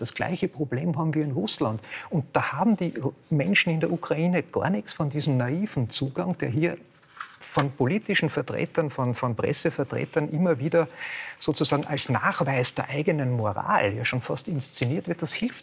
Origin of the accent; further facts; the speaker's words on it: Austria; aber ich muss mich ja als Österreicher fragen